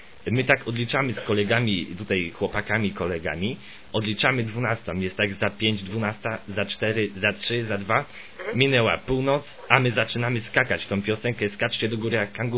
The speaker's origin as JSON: {"language": "Polish", "town": "Gorzów Wielkopolski", "region": "Lubusz Voivodeship", "country": "Poland", "said": "Ja jestem z Gorzowa Wielkopolskiego, dzwonię teraz do państwa, do Warszawy."}